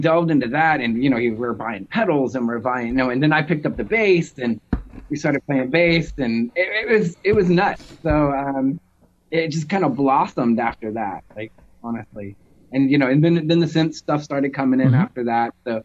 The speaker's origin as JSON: {"language": "English", "town": "Nashville", "region": "Tennessee", "country": "United States", "said": "I'm from Nashville and he's from Pennsylvania."}